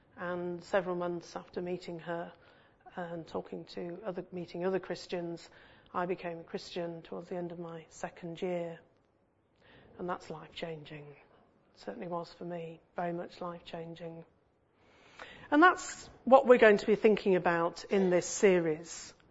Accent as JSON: {"language": "English", "region": "North West England", "country": "United Kingdom", "tie": "born or raised there", "said": "When I was at home then, where my parents lived, I could see Marple from my bedroom window."}